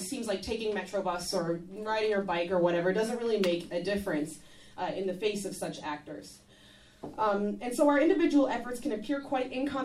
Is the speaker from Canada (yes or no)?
yes; St. John's, Newfoundland and Labrador, Canada; I'm standing up because I grew up in St. John's